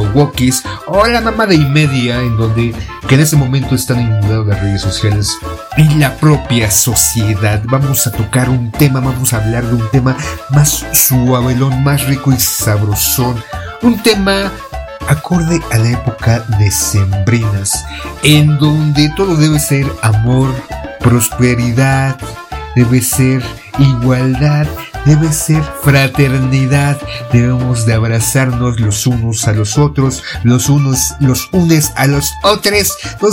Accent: Mexico City, Mexico; yo como chilango, como tocado por los mismísimos dioses, viviendo en el ombligo del mundo

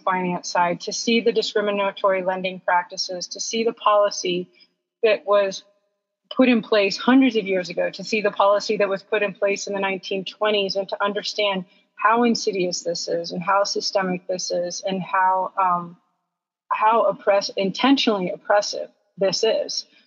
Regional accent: the South, United States; I stood on the other side of that system as a white woman growing up in the South.

